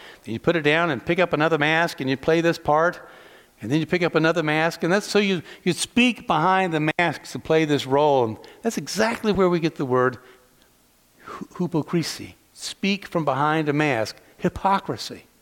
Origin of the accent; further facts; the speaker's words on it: Southeast, United States; I grew up in the Southeast, so I grew up assuming I was Scotch-Irish.